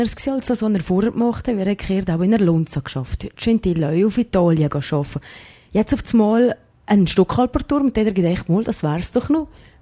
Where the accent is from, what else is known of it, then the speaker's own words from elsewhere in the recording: Austria; now in Switzerland; Dann sind wir als Österreicher ausgewandert in die Schweiz.